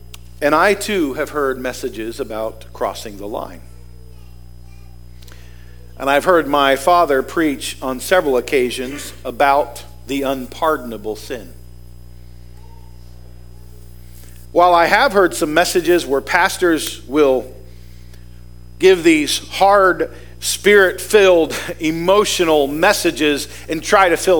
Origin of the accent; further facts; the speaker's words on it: Indiana, Pennsylvania, United States; born there; I was born in Indiana, Pennsylvania, which is why I'm confused, because I never knew if I was born in the state of Pennsylvania or the state of Indiana.